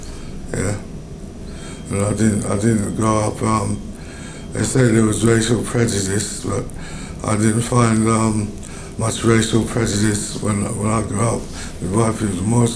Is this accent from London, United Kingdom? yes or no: yes; Lewisham, London, United Kingdom; growing up in Lewisham, yeah.